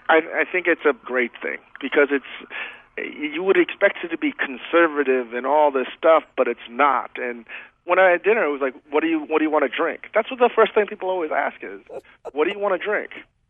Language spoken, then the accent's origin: English; Washington, District of Columbia, United States; also born or lived in Virginia; while I was born in Virginia, all the people from the Southern Foodway Alliance, they give me a hard time for not really being from Virginia because I'm more from the Washington, D.C. area.